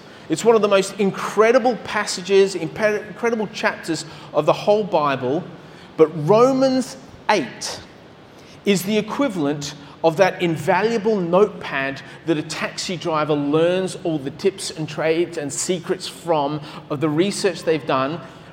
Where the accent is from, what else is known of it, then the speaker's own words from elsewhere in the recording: London, United Kingdom; born there; I was born in London. Spent a lot of time in London over the years